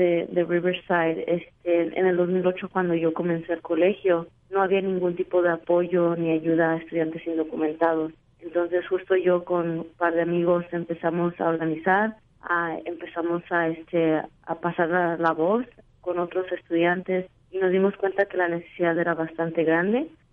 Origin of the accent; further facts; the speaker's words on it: Mexico City, Mexico; now in United States; mis padres también somos de la Ciudad de México